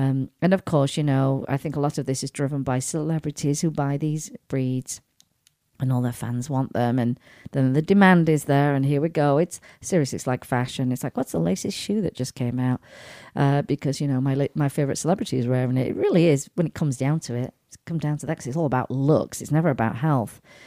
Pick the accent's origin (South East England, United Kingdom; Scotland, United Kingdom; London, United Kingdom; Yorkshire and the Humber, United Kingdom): Yorkshire and the Humber, United Kingdom; Sheffield; It first started in my hometown of Sheffield.